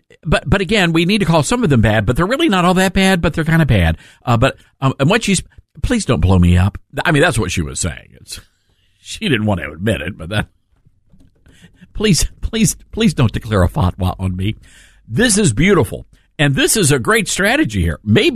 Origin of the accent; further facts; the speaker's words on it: Germantown, Tennessee, United States; Yesterday, I told you about a situation in my hometown, Germantown, Tennessee.